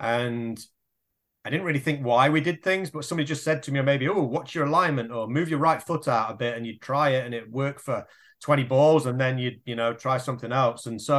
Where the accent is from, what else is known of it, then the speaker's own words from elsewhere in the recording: Derby, East Midlands, United Kingdom; I'm from Derby in the UK and it's a small city.